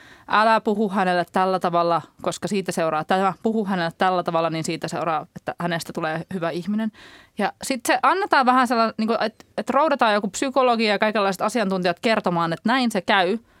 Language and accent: Finnish; Turku, Southwest Finland, Finland; Olen turkulainen.